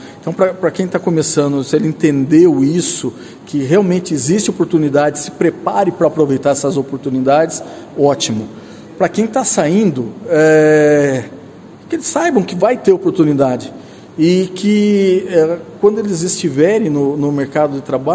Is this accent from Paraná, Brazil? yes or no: yes; Bandeirantes, Paraná, Brazil; Nascido e criado em Bandeirantes, formado aqui na Luiz Meneghel